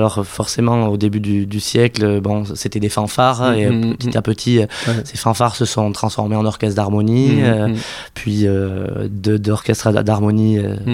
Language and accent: French; Amou, Nouvelle-Aquitaine, France; also born or lived in Dax; donc je suis né à Dax. J'ai grandi en Chalosse, à Hamou exactement.